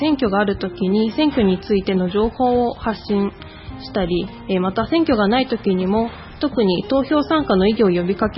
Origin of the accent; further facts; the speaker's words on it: Numazu, Shizuoka, Japan; 出身が沼津市で、生まれ育った沼津市で、沼津市のために働きたいと思ったからです